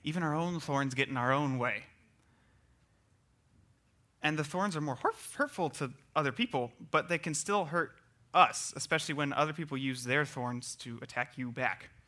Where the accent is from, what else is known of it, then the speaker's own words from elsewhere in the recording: the South, United States; I'm from the South. We talk. It's what we do.